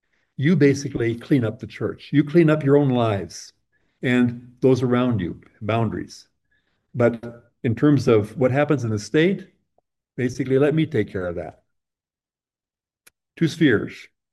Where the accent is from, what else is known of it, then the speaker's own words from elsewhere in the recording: United States; I'm an American. I don't like to hear that.